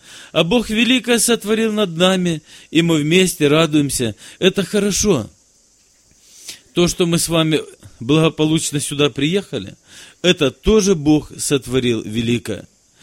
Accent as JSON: {"language": "Russian", "town": "Apsheronsk", "region": "Krasnodar Krai", "country": "Russia", "said": "я из Апшеронска, это Краснодарский край, пресвитер церкви. Ну, я человек молодой, опыта не так много, мне всего 35 лет, будет через несколько дней. 6 детей."}